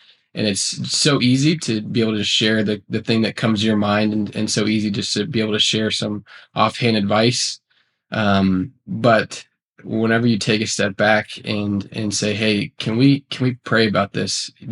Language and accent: English; Nashville, Tennessee, United States; I grew up in Nashville, Tennessee, a part of a Southern Baptist community.